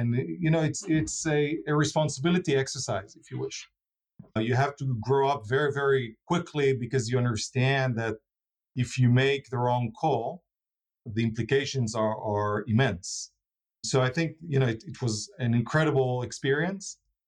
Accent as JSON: {"language": "English", "town": "Tel Aviv", "region": "Tel Aviv District", "country": "Israel", "tie": "born or raised there", "said": "Tel Aviv, fantastic city to grow in. The naive 80s and 90s"}